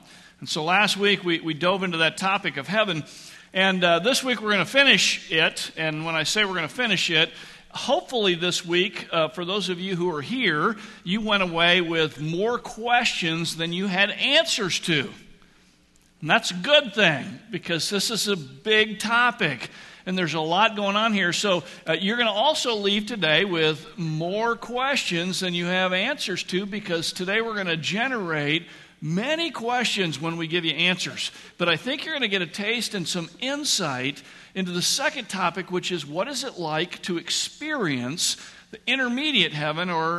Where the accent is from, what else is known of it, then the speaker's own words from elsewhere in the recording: Michigan, United States; What we called growing up in Michigan, he was a hellraiser.